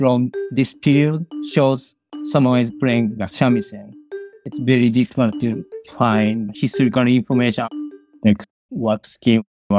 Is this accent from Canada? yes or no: no; Japan; now in United States; I'm originally from Japan. I came to the U.S. for my ethnomusicology study in Japanese music